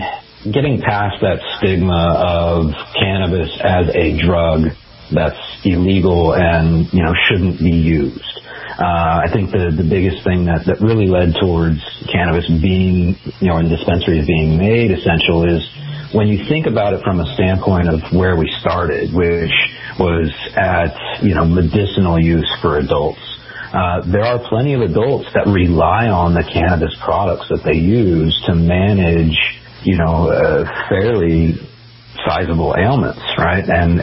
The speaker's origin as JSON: {"language": "English", "town": "Cupertino", "region": "California", "country": "United States", "tie": "born or raised there", "said": "I'm a California kid through and through. I was born and raised in Cupertino."}